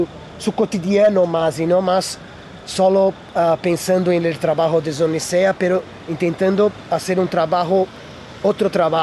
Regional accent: Brazil; incluso en Brasil, yo soy de Brasil

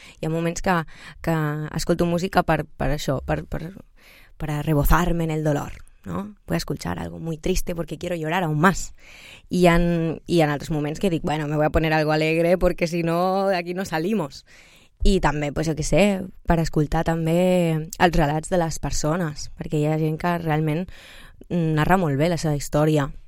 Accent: Catalonia, Spain; jo soc catalana.

